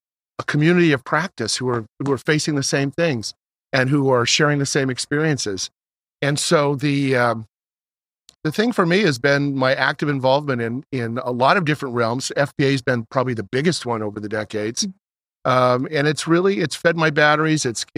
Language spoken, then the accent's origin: English; Napa, California, United States; Where I grew up in Napa and Channel 2, KTVU Channel 2.